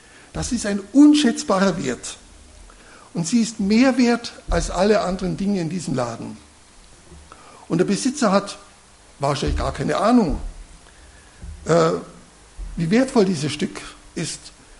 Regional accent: Peiting, Bavaria, Germany; Meine Frau Regina und ich, wir kommen aus Peiting, das ist im westlichen Teil des Landkreises. Man spricht da nicht mehr oberbayerisch, sondern schon etwas schwäbisch, ein bisschen anders.

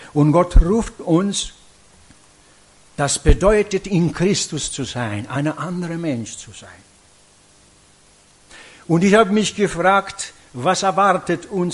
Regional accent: Italy; German is a second language; now in Germany; ich komme aus Italien.

